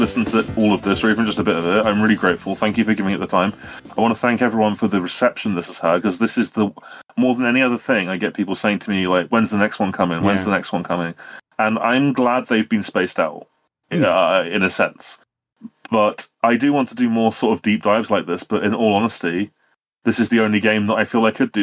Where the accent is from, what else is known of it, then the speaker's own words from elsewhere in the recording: United Kingdom; Anyway, being British, Sega won for that generation.